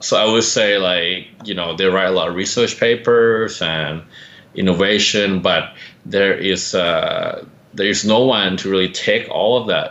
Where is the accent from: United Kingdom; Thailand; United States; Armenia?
Thailand; I'm from Thailand.